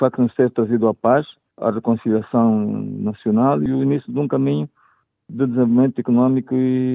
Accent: Angola; Todos nós estamos consternados, enquanto angolanos

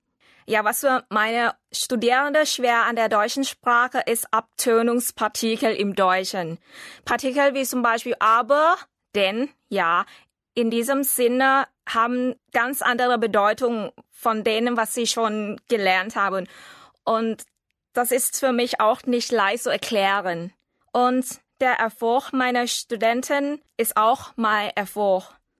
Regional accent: Bangkok, Thailand; German is a second language; Ich komme aus Thailand, aus Bangkok und unterrichte Deutsch seit 2 Jahren an der Gesellschaft-Universität in Bangkok.

